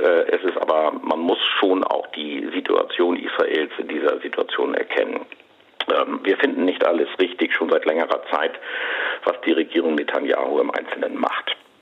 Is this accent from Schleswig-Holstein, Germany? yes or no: yes; Schleswig-Holstein, Germany; Ich komme ja aus Schleswig-Holstein